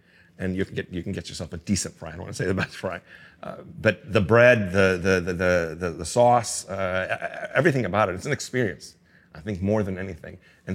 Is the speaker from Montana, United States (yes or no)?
no; California, United States; In-N-Out for us, and I say us as Californian. It's part of our DNA.